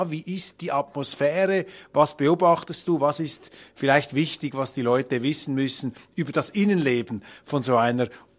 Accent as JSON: {"language": "German", "country": "Switzerland", "said": "wenn man das als Schweizer beobachtet"}